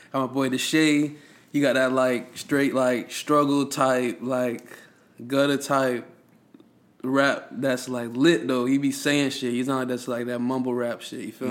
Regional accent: Florida, United States; I'm coming here from Broward County.

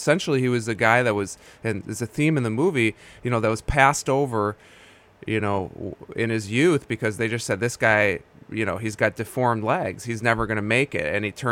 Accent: Chicago, Illinois, United States; I grew up in Chicago area.

